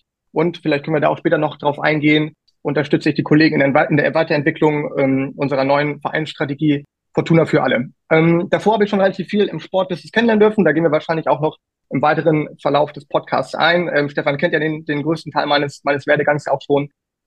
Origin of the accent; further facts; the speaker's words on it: Hamburg, Germany; born there; Ich bin gebürtig aus Hamburg und aktuell für Fortuna Düsseldorf tätig.